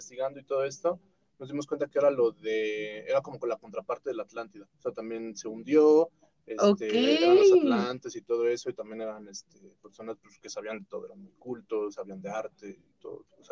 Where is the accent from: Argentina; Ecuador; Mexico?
Mexico; Mexico City; Nosotros somos de ahí, de la Benito Juárez.